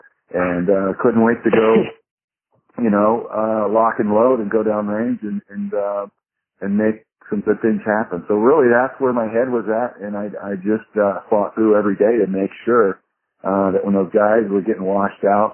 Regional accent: Texas, United States; I grew up in Southern Texas, and I had a rough boyhood, which was typical back there, football, martial arts tournaments.

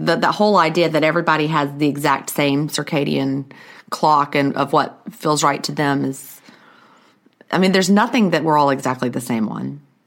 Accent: Australia; I am Australian, and I am so invigorated by how influential and helpful podcasts can be.

